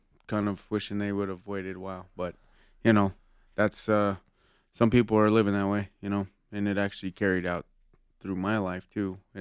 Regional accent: Albuquerque, New Mexico, United States; born there; I was born in Albuquerque, New Mexico in 1980.

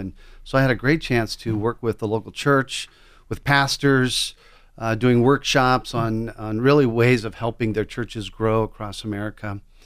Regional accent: California, United States; Well, I grew up in Southern California. Had a dad and mom that loved the Lord.

